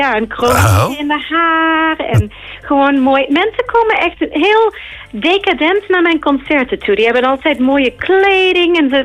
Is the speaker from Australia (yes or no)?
yes; Australia; Dutch is a second language; Want mijn roots die liggen natuurlijk in Nederland. Ik ben Australisch. Dat zou je niet horen aan mijn accent.